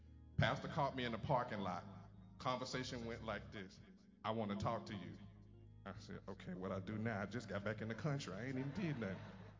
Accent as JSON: {"language": "English", "region": "Louisiana", "country": "United States", "moved": "yes", "lives_now": "Smyrna, United States", "said": "So back when I moved in 1990 from Louisiana, I moved here to Smyrna, Georgia."}